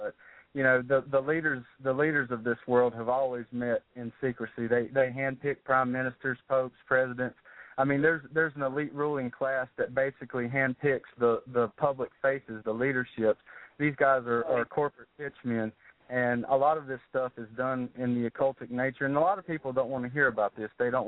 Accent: Tennessee, United States; also born or lived in North Carolina; I'm originally from Tennessee, but I've lived in rural western North Carolina for about 23 years now, so that's my home.

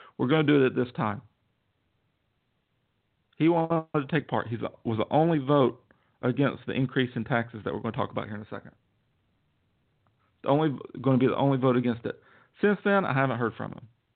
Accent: Georgia, United States; now in Pearland, United States; I'm from Georgia, and here I am in Texas, and a citizen of Pearland, Texas

